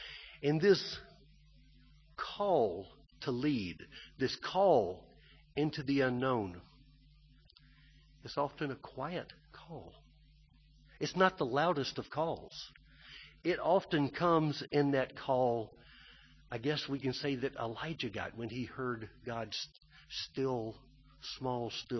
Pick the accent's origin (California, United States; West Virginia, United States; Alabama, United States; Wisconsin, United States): Alabama, United States; we go back to my home state of Alabama.